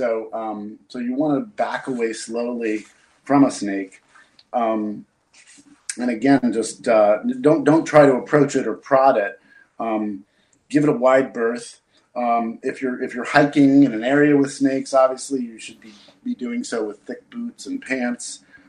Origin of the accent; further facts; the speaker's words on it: Utah, United States; I grew up in Utah and did a lot of camping and hiking in the West when I was a kid.